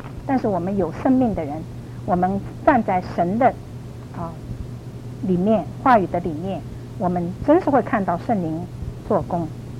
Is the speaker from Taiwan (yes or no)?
no; China; 我觉得我们中国人的夫妇里面一个很欠缺的一个地方就是没有 communication